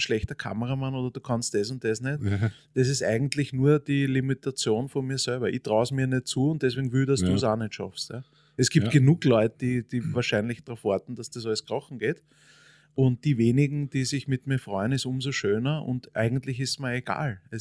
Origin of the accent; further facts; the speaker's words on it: Vienna, Austria; war ich zum ersten Mal, auch wenn es jetzt blöd klingt, als Wiener spazieren am Zentralfriedhof.